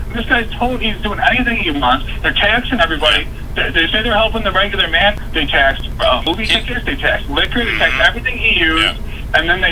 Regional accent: Buffalo, New York, United States; I'm from New York State.

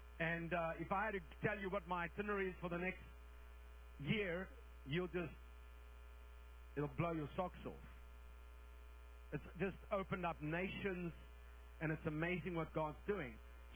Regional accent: South Africa; born there; I was born in South Africa, so I'm an African-American.

